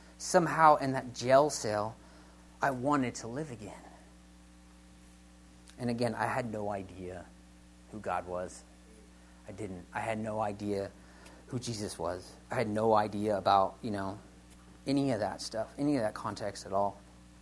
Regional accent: California, United States; also born or lived in Colorado; So I was born in Colorado, I guess I should say. My mom brought us out to California when I was like, 6 months or a year old, something like that.

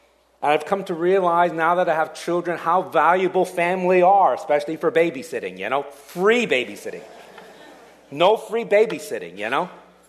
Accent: New York City, New York, United States; also born or lived in Dallas, United States / Chicago, United States; now in California, United States; Well, I lived in New York for 21 years. Okay, I was born in Manhattan, and I went to high school and college there, and I thought it was the greatest thing in the world.

